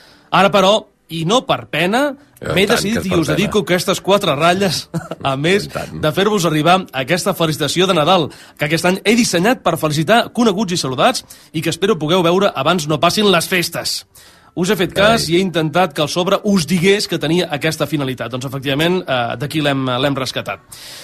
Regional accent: Sabadell, Catalonia, Spain; born there; now in Olot, Spain; Vaig néixer a Sabadell.

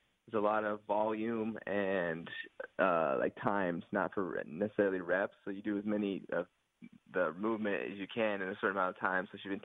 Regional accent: Eaton, Colorado, United States; So I grew up in Colorado and I went to a small farm town for high school called Eaton, Colorado. So shout out to Eaton, Colorado.

